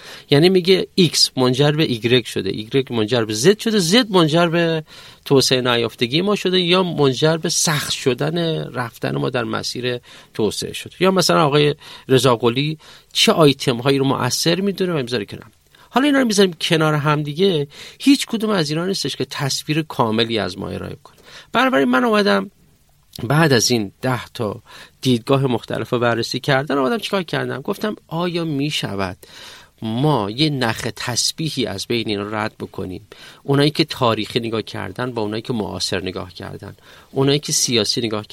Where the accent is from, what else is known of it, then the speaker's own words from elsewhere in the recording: Iran; اینا مسائل حل نشده است که روی دست ما به عنوان یک ایرانی باقی مونده.